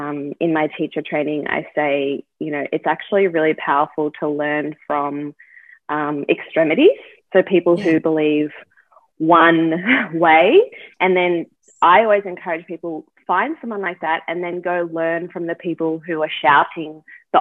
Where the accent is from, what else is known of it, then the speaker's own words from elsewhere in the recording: Melbourne, Victoria, Australia; I am from Melbourne, Australia, and I've been teaching yoga since 2010.